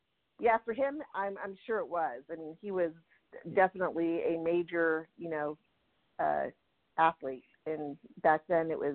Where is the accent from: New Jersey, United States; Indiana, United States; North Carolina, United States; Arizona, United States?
Arizona, United States; Gila River Indian Reservation; Well, I was born on the Gila River Indian Reservation. I was raised there. I was the first of four children.